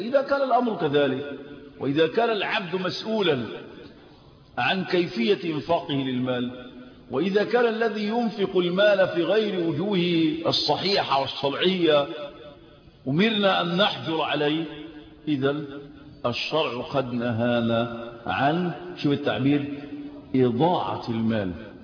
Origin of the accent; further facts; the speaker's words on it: Egypt; وجدوا إن عندنا في مصر ما يقرب من 30 مليون مدخن